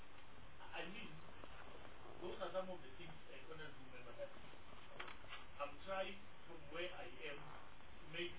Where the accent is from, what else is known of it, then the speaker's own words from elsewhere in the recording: Limpopo, South Africa; Limpopo, we have opened an office, not because I'm coming from Limpopo.